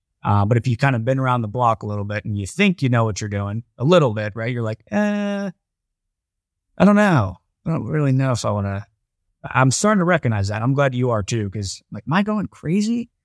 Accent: Columbus, Ohio, United States; Like, we grew up, you know, drinking from hoses in our backyard, and I'm from Ohio, Columbus.

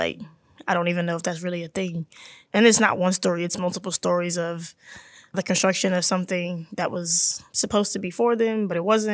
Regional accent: Texas, United States; I'm always very transparent that I'm not from South Dallas. I'm from a suburb 20 minutes away.

